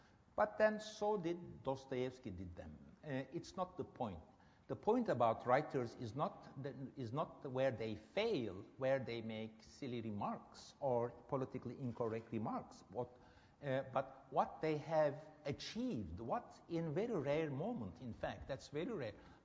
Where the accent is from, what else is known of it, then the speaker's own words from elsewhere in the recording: Istanbul, Turkey; I'm a Turk. I'm coming from Istanbul. I'm heavily embedded in my culture.